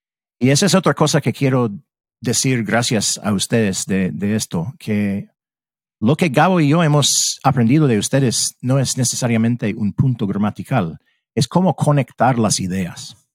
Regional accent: United States; Spanish is a second language; como todo el mundo tiene que hacer en español, como estadounidense

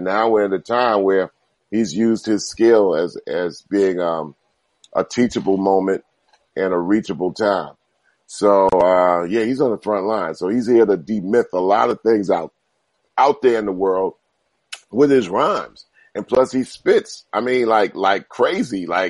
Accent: New York, United States; I'm growing up in New York.

